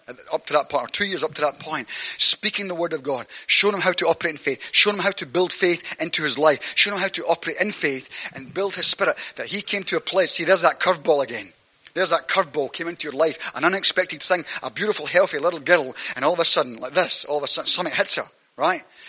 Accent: Scotland, United Kingdom; People say, oh, where are you from? I'm from Scotland. No, I'm actually from heaven.

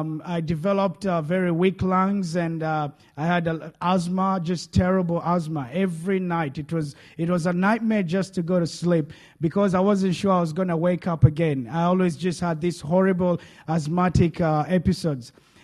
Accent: Kenya; now in Australia; because I've been in Australia since 2004, 2005. Last year I went back to Kenya. I'm originally from Kenya, East Africa.

